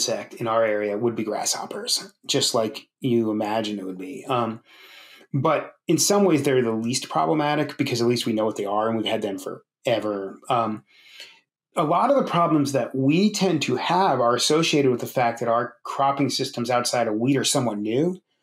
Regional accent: United States; now in Canada; I got here directly from California. So the start is that so I'm originally American, even though I'm at a Canadian university.

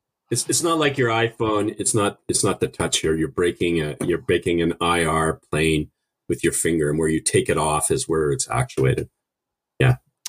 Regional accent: Canada; accent: half Canadian; It must be my half Canadian accent.

